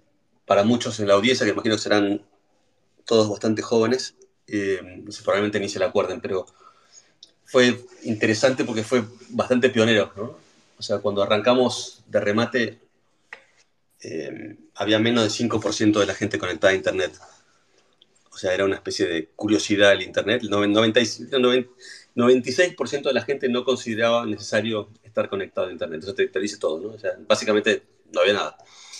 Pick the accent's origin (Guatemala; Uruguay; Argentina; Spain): Argentina; Argentino, viví la mayoría de mi infancia en Argentina, excepto un año y medio que nos fuimos de Argentina, era en el momento de la dictadura militar